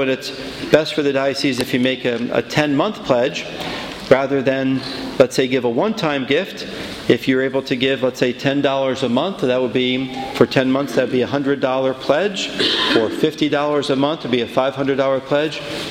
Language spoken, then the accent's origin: English; Philadelphia, Pennsylvania, United States; I'm from Philadelphia, where sadly many churches and schools have closed down over the years